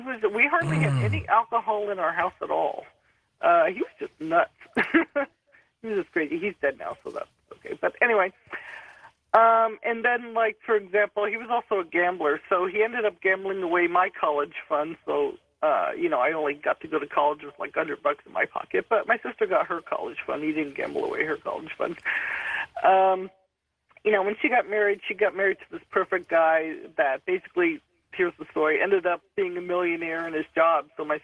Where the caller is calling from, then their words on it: Los Angeles, California, United States; I'm calling from Los Angeles.